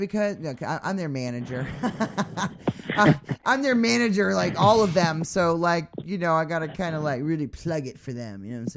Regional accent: Maine, United States; I don't know. I'm from Maine.

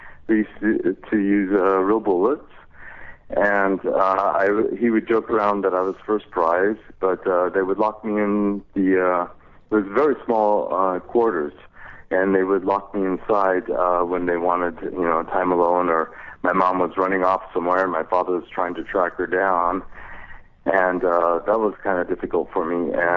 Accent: Long Beach, California, United States; born there; I was born in Los Angeles.

